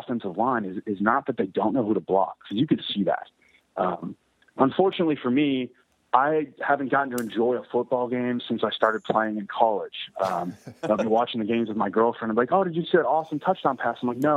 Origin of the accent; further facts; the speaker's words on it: Texas, United States; You know, we're both kids from the Metroplex.